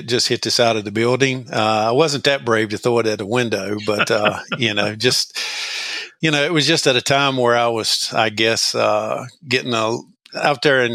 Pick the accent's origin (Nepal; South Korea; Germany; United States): United States; Madison Mayodan, North Carolina; So I grew up in Madison Mayodan, which is north central North Carolina, north of Greensboro, a small town, about 5,000, two towns combined, and just a little mill town.